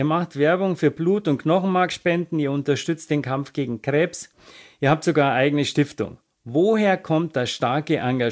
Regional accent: Bavaria, Germany; Holger, wie du weißt, komme ich aus Bayern.

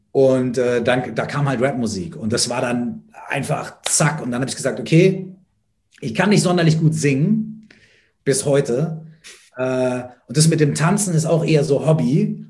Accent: Minden, North Rhine-Westphalia, Germany

